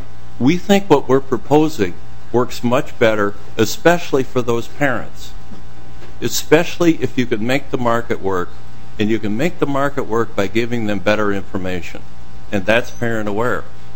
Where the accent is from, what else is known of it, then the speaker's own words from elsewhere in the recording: Lanesboro, Minnesota, United States; And I'm from Lanesboro, Minnesota, small town as well